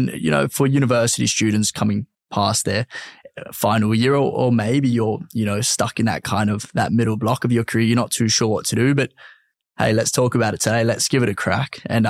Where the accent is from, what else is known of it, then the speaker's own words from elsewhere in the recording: Australia; born there; So I was born here in Australia. My family are born in Johannesburg, South Africa, which obviously you can probably hear a little bit of the accent. I've got a bit of a tinge of English as well. I've actually got no link to England.